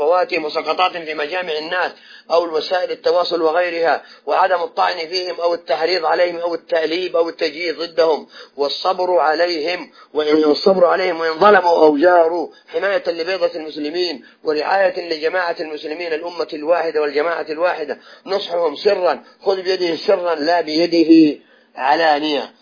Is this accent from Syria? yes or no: no; Saudi Arabia; نعيش في بلادنا المملكة العربية السعودية